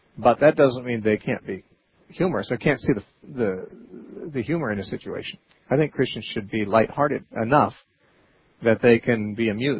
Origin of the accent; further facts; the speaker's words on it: California, United States; I grew up there too.